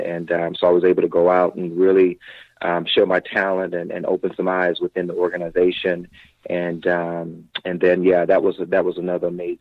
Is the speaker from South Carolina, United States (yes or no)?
yes; South Carolina, United States; growing up in South Carolina, the Braves was my team, TBS, because of, you know, that was always on television.